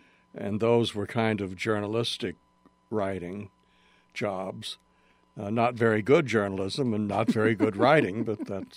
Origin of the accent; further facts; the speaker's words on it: Cairo, Illinois, United States; born there; Well, I was born in Cairo, Illinois.